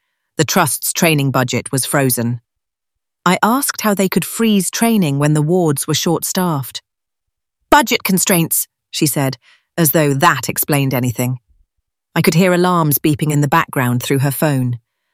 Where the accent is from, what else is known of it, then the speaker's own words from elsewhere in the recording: Woolwich, London, United Kingdom; I grew up in Woolwich watching my mum clean offices at night, and my dad drive the 380 bus during the day. Mum came from Portugal with nothing but determination. Dad arrived from Ghana with a degree in engineering that nobody here would recognise.